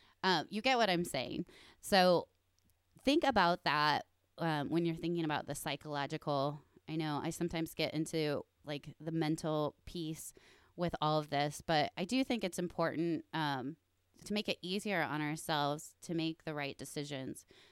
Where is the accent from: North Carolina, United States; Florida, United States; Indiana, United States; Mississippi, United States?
Indiana, United States; I have my MPC Indiana meeting this weekend. So I'm excited to get back to my home state and see all of my MPC peeps.